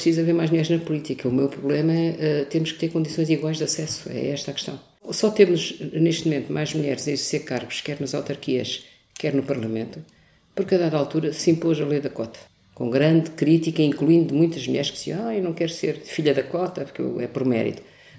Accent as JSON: {"language": "Portuguese", "region": "Lisbon", "country": "Portugal", "tie": "born there", "said": "Nasci em Lisboa, tenho 70 anos, sou avó, sou mãe de 3 filhas, tenho 7 netos."}